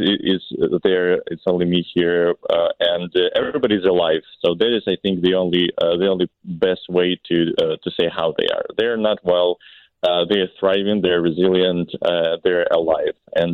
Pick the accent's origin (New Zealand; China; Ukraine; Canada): Ukraine; Chernobyl, Kyiv Oblast; now in Chicago, United States; I'm originally from the northern part of Ukraine. It's easier to understand if I say Chernobyl. So that is Chernobyl area. I've been in Chicago for 2 years